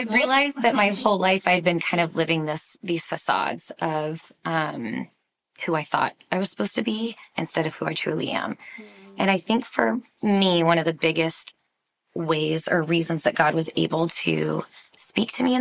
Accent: North Carolina, United States; And I am from North Carolina, where there are competitive all-star gyms, and there was nothing in Washington like that at the time.

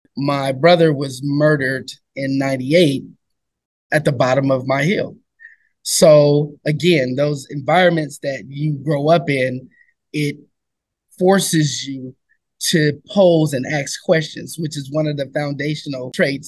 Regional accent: Oakland, California, United States; Born and raised in Oakland, lived in Oakland all my life

